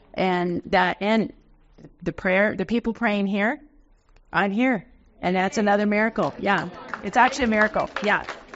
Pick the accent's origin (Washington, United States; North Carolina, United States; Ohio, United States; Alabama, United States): Washington, United States; Newcastle; I was from the Newcastle, Renton area, and we met in Sweden.